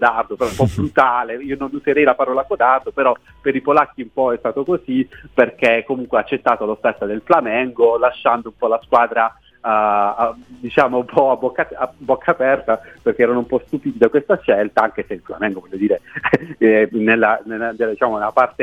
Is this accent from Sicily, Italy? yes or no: no; Bari, Apulia, Italy; io sono originario di Bari